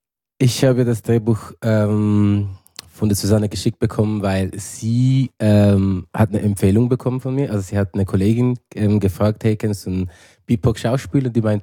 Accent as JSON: {"language": "German", "country": "Switzerland", "tie": "born or raised there", "said": "Also, ich bin im Heim aufgewachsen, total schweizerisch"}